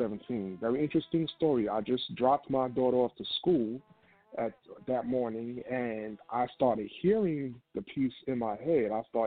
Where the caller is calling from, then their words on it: Brooklyn, New York, United States; I am calling from Brooklyn, New York.